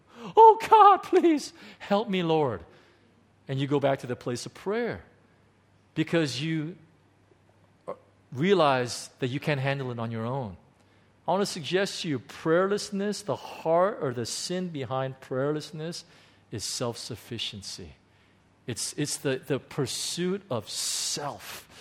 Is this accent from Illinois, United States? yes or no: yes; Chicago, Illinois, United States; I mean, I grew up in Chicago, in the beginning, inner city Chicago, South Side, you know, pretty rough neighborhoods.